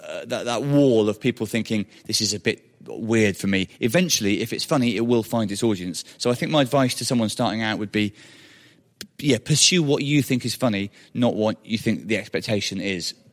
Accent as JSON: {"language": "English", "region": "Wales", "country": "United Kingdom", "said": "I had accidentally carved a niche for myself as that Welsh guy."}